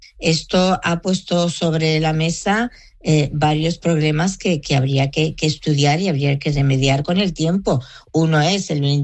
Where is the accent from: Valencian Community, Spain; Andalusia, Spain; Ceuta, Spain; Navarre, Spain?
Ceuta, Spain; los musulmanes ceutíes somos tan españoles como el que más y somos tan patriotas con el que más.